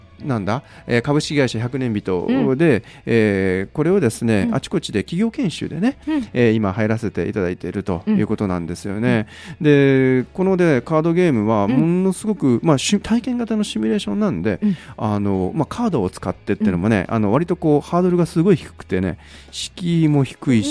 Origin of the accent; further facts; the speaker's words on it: Tottori, Japan; 鳥取県鳥取市の方でですね、うん、私の郷里ふるさとの方での開催が決まっておりますね